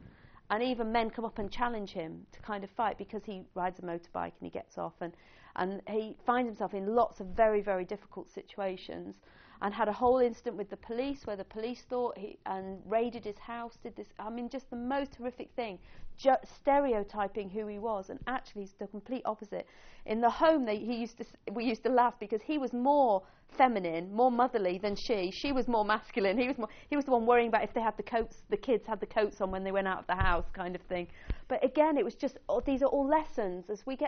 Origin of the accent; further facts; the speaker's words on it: Israel; moved away as an adult; now in United States; tell me, what was it like growing up in Israel? Of all conversation openers, this was my least favourite. I've been hearing it ever since moving to the States to begin my university studies.